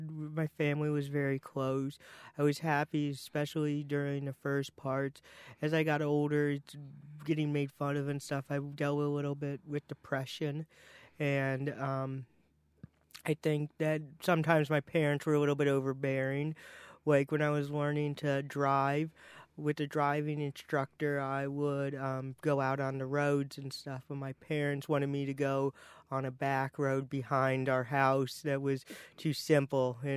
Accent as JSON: {"language": "English", "town": "Cincinnati", "region": "Ohio", "country": "United States", "tie": "born there", "said": "I was born on January 7th, 1988 at Christ Hospital in Cincinnati, Ohio."}